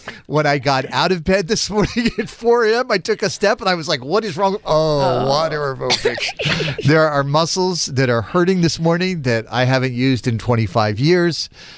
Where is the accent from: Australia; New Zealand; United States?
United States; Florida; I grew up in Florida, and anytime I saw water aerobics, it was a bunch of elderly people in the pool.